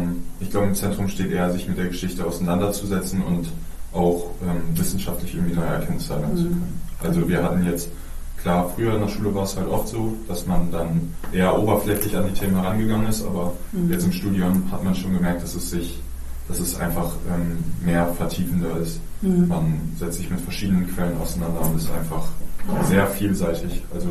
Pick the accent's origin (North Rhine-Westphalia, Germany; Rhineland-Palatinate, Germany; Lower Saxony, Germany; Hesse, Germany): Lower Saxony, Germany; Oldenburg; ich komme gebürtig aus Oldenburg und wohne auch seitdem mit meinen Eltern hier im Stadtteil Kruzenbusch. Und ich bin auch hier zur Schule gegangen